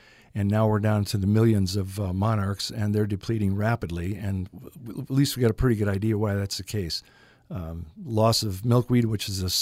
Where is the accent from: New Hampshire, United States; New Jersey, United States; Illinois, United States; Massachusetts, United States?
Illinois, United States; I'm from Illinois originally, and I used to find a lot of interesting creatures in our acreage where we lived.